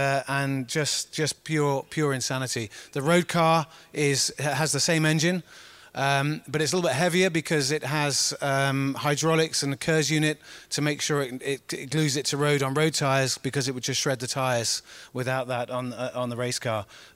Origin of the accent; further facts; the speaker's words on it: England, United Kingdom; because I'm obviously an English guy in metric here.